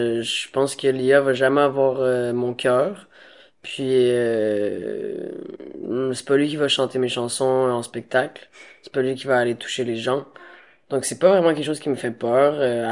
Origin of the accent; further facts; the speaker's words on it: Montreal, Quebec, Canada; moi, je viens de Montréal, qui est une ville extrêmement ouverte d'esprit.